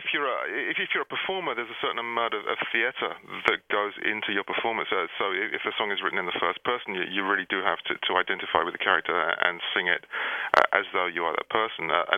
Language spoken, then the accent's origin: English; London, United Kingdom; You know, I grew up in London, and I had access to quite a lot of interesting live music.